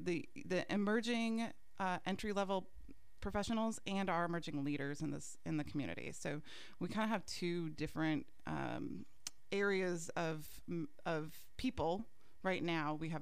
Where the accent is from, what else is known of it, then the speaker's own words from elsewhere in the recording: New England, United States; now in Pensacola, United States; I'm also a transplant. I'm from New England, and so I came down here. Florida was a culture shock in itself